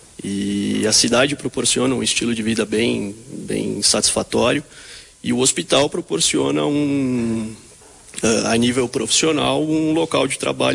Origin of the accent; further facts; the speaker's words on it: São Paulo, Brazil; now in Vacaria, Brazil; Eu sou de São Paulo, São Paulo capital.